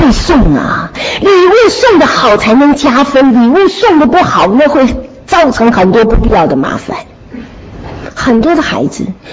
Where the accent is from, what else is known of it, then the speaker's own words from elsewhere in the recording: Shandong, China; 我是山东人，妈妈从小就常常包饺子包包子